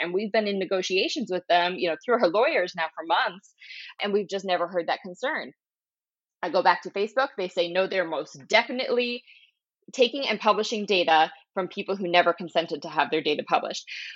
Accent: Philadelphia, Pennsylvania, United States; I'm from Philadelphia.

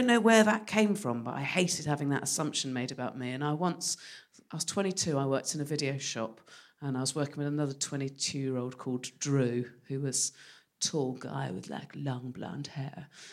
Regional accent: South West England, United Kingdom; I smoked for years, that, and I'm from the West Country, so started drinking when I was 12.

